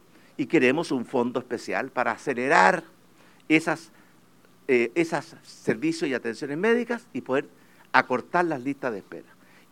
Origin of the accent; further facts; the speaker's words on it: Chile; que nos una como chilenos